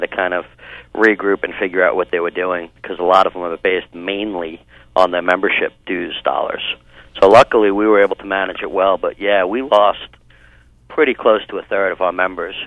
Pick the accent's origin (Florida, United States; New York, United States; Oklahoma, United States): New York, United States; New York, but you can't take New York from the kid. Haven't lived there since the 80s, but yeah, I did. I grew up out in Eastern Long Island.